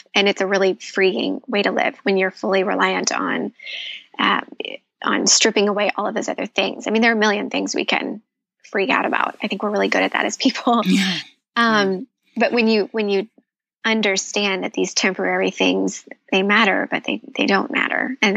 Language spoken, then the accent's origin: English; Midwest, United States; So I grew up in the Midwest.